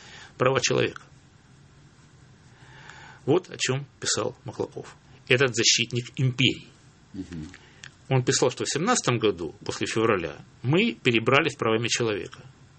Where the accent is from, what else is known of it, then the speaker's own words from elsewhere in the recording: Rostov-on-Don, Rostov Oblast, Russia; Это человек из моего родного города Ростова-на-Дону.